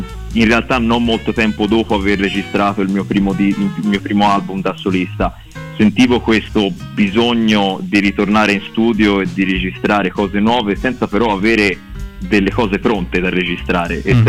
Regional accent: Prato, Tuscany, Italy; also born or lived in Netherlands; sono di Prato e ho studiato prima di tutto a Firenze con Umberto Fiorentino, che considero tuttora il mio mentore numero uno.

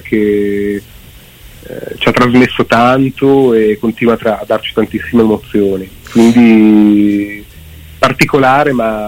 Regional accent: Piedmont, Italy; veniamo dalla provincia di Cuneo, anche noi.

